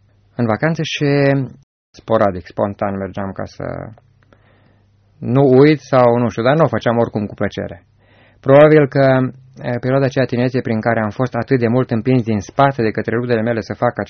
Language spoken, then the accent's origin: Romanian; Gherla, Cluj County, Romania; born there; proveneam dintr-o familie foarte săracă, m-am născut în Gherla